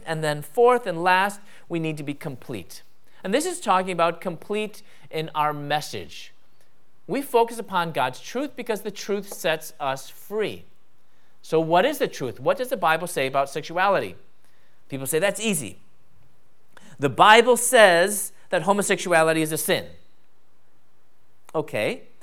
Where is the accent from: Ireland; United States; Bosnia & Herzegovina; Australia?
United States; Midwest; I wasn't raised in the Bay Area where, you know, Asians were taking over, the Asian invasion. I was raised in the Midwest where, you know, I guess, you know, we just got lost on our way to the West Coast.